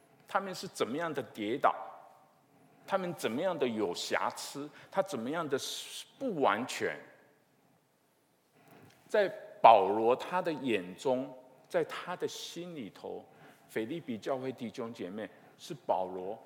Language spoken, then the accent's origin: Chinese; Taiwan; 我是从台湾来的， 我晓得什么叫做暗箭伤人